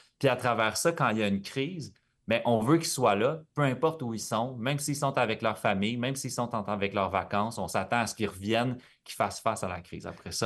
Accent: La Prairie, Quebec, Canada; Écoute, j'ai grandi à La Prairie quand j'étais plus jeune, dans une famille bien bloquiste

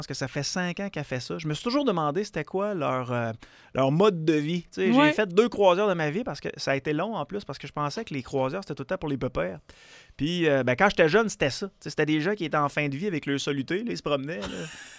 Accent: Quebec, Canada; Puis on dirait qu'en tant que Québécois, on a toujours été habitué d'entendre ça.

